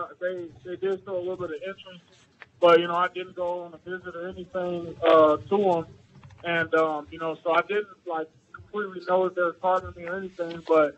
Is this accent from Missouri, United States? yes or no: yes; St. Louis, Missouri, United States; And then, secondly, it's just my hometown, man. I'm a St. Louis, Missouri kid.